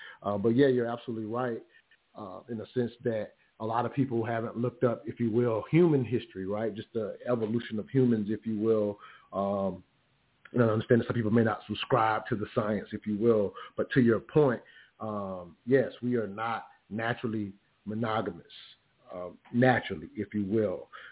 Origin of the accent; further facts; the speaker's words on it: the South, United States; definitely aware of it growing up in the South, that kind of stuff did happen.